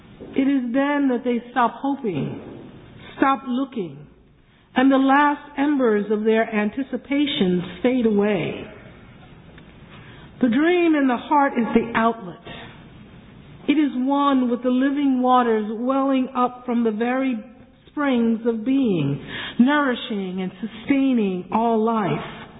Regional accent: New York, United States; And though I love to speak as if I were actually born there, I'm a New Yorker, all right? I was born and raised a Muslim

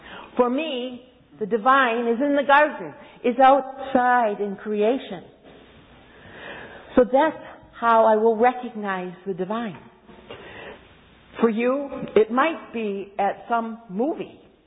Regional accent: England, United Kingdom; moved away; I grew up in England, so sunshine.

